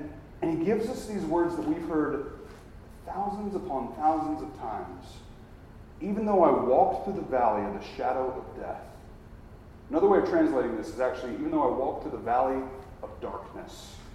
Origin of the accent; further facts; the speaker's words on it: Charlotte, North Carolina, United States; As I mentioned earlier, I'm from Charlotte, North Carolina.